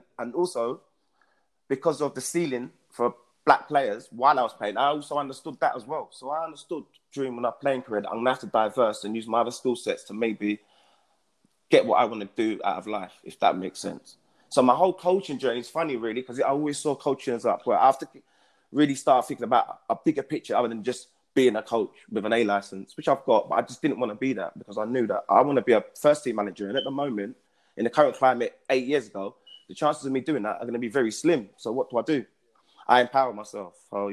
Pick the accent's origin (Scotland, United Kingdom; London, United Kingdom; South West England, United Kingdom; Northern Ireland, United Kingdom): London, United Kingdom; I'm from East London.